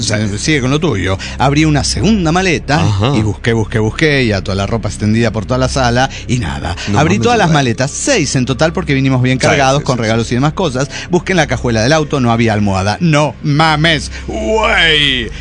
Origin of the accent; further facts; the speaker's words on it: Celaya, Guanajuato, Mexico; Yo soy originario de Celaya, igual que la Blanca, mi melliza